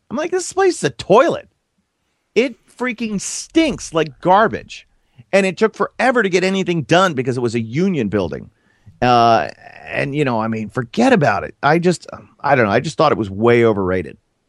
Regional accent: Florida, United States; So I grew up in Florida, so Marino came around at just the right time.

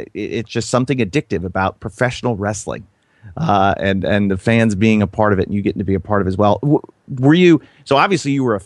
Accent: Florida, United States; I wanted to be Gordon Solie growing up in Florida.

